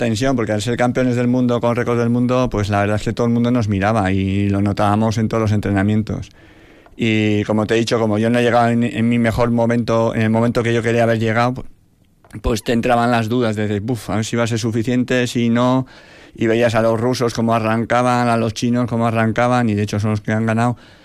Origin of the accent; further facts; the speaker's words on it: Usurbil, Basque Country, Spain; also born or lived in Andoain; Me considero de Usurbil, aunque en su momento nací en Andoain, pero cosas de la vida, pues he regresado.